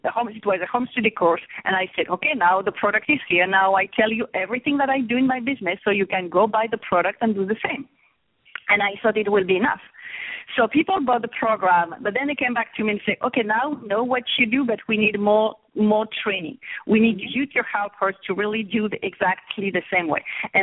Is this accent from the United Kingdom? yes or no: no; France; English is a second language; moved away as an adult; now in New York, United States; I'm originally from France, and I'm sure that people will probably recognize my accent.